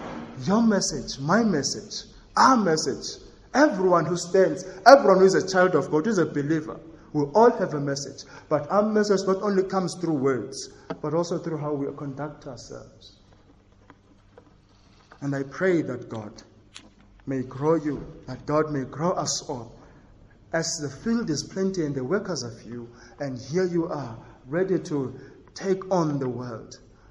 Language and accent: English; Tembisa, Gauteng, South Africa; now in Verena, South Africa; I didn't think I was going to end up in Verena. I grew up in Tembisa. So I was looking forward to ministering to a church in Tembisa one day.